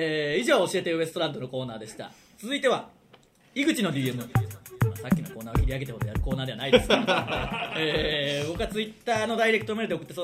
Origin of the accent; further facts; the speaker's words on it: Okayama, Japan; そいつが岡山出身なんですよ。その絶対僕だろこればっかりは。